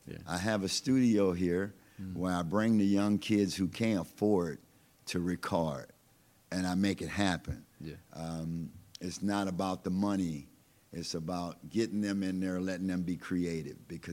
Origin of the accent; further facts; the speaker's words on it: West Baton Rouge, Louisiana, United States; You know, I come from West Baton Rouge, so when they started to descend out in the country over there